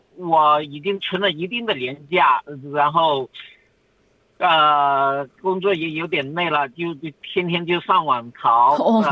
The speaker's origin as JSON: {"language": "Chinese", "region": "Guangdong", "country": "China", "tie": "born or raised there", "lives_now": "Australia", "said": "我老家是在广东"}